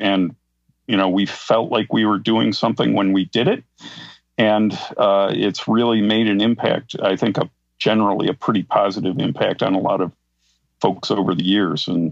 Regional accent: Buffalo, New York, United States; I still am a subscriber to the actual physical paper, the Buffalo News, in my hometown here.

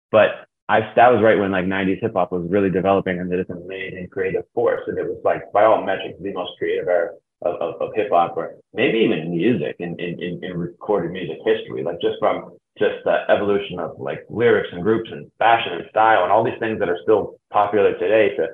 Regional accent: Youngstown, Ohio, United States; But like, I grew up in Youngstown, Ohio, which is a very, you know, blue collar town.

